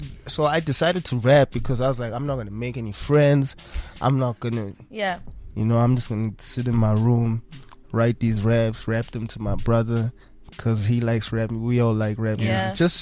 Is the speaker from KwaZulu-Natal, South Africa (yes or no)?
yes; Newcastle, KwaZulu-Natal, South Africa; now in Pietermaritzburg, South Africa; When my mom moved me to PNB because I'm from Newcastle.